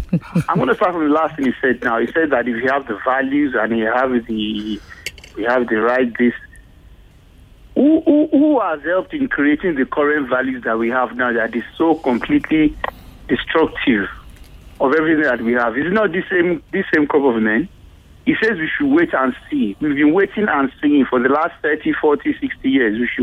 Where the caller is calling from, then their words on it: Ikeja, Lagos, Nigeria; I'm calling from Ikeja.